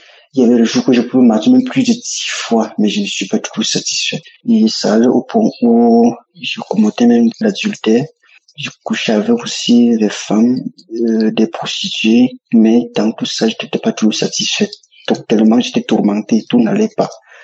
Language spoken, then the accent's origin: French; Cameroon; Je suis un Camerounais, je vis au Cameroun.